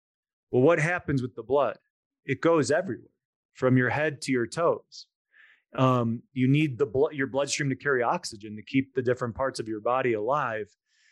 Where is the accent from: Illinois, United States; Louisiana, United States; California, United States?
Illinois, United States; Chicago; I just moved here in December, so I was kind of born and raised in Chicago and lived in downtown Chicago for most of my life, and then it kind of got too violent and too scary to live there last year. So we moved to the mountains.